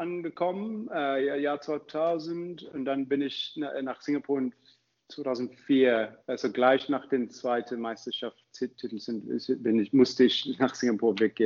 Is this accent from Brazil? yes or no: no; Zimbabwe; German is a second language; moved away; also born or lived in South Africa; ich komme ursprünglich aus Zimbabwe, aber ich habe hinterher so überall ein bisschen, ich war in Südafrika danach, ich habe studiert in Südafrika